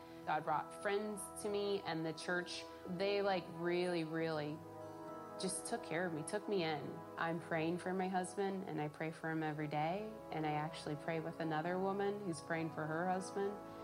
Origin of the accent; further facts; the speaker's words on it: California, United States; I figured that I would drive back to my hometown in California, since I lost everything else and I never felt at home anywhere I was.